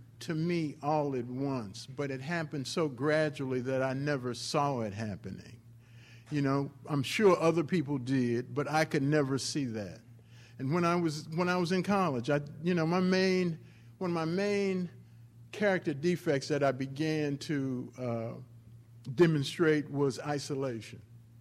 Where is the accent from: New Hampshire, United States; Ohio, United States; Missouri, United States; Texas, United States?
Missouri, United States; St. Louis; I grew up in St. Louis, and as I was growing up, I mean, basically the city was totally segregated, as it is now.